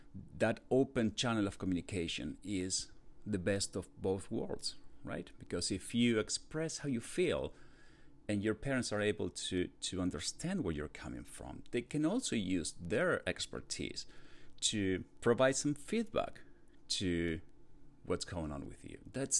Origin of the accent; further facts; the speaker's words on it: Argentina; English is a second language; now in United States; growing up and as a kid and as a teen, and then migrating from, you know, my home country Argentina to the US was very difficult, and learning a new culture, learning a new language